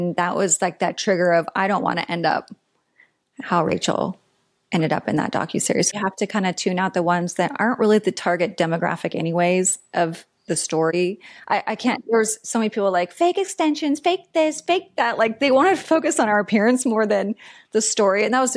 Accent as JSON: {"language": "English", "town": "Portland", "region": "Oregon", "country": "United States", "tie": "born or raised there", "said": "I grew up in Portland. Lived a pretty, traditional life. Parents still together, have an older sister."}